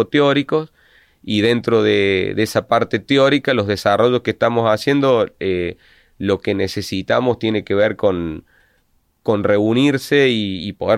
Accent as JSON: {"language": "Spanish", "country": "Argentina", "said": "digamos yo, que soy el integrante argentino del proyecto de investigación"}